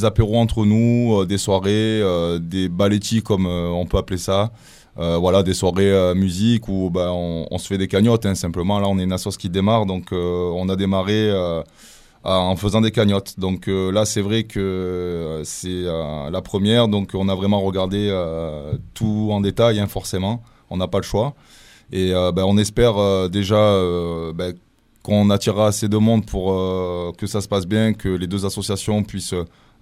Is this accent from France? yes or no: yes; Montélimar, Auvergne-Rhône-Alpes, France; Moi je suis de Montélimar